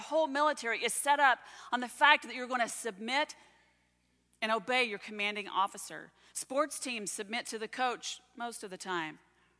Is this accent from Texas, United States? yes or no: yes; Texas, United States; Now, I grew up in Texas, and there are a lot of things that I'm glad are behind me.